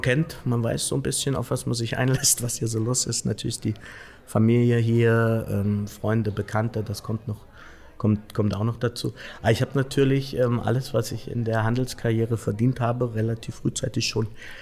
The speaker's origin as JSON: {"language": "German", "town": "Mühlhausen", "region": "Thuringia", "country": "Germany", "tie": "born or raised there", "said": "Also ich bin aus Mühlhausen, Mühlhausen in Thüringen und habe dort meine ersten Lebensjahre verbracht, ganz gut behütet aufgewachsen"}